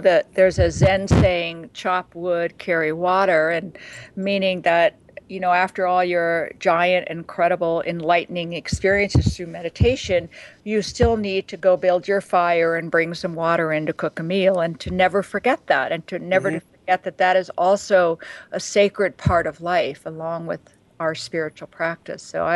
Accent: Manhattan, New York, United States; I grew up in Manhattan and I have a lot of friends that live in New York.

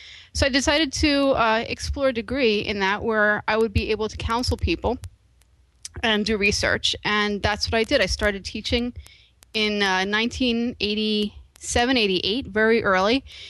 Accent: United States; it really seemed like growing up in America here

